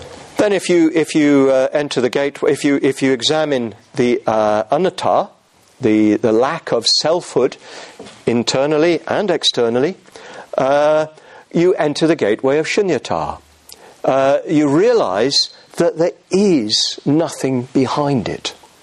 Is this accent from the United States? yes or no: no; England, United Kingdom; going to an English public school, which, as every Englishman knows, is a private school, completely incomprehensible to foreigners.